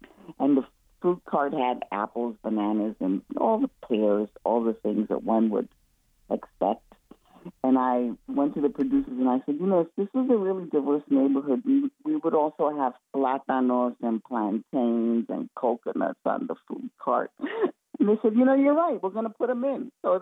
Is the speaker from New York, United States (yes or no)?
yes; South Bronx, New York, United States; I was raised in the South Bronx, as you may or may not know